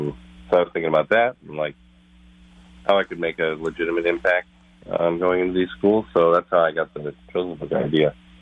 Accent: Minnesota, United States; also born or lived in Finland; I wrote a hockey memoir last year that was on my career, kind of growing up in Minnesota, and obviously I played in Finland after college, so I had a windy road.

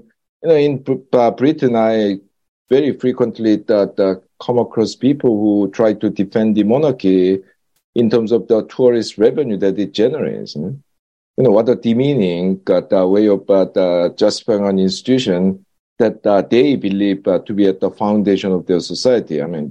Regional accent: South Korea; at the time when I was growing up in Korea, we actually had very few kind of restaurants serving foreign food other than the Japanese and Chinese.

